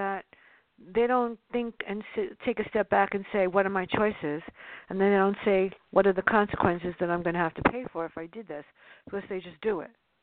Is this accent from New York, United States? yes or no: yes; New York City, New York, United States; a book that brought me back home to the Bronx, which is where I grew up in the South Bronx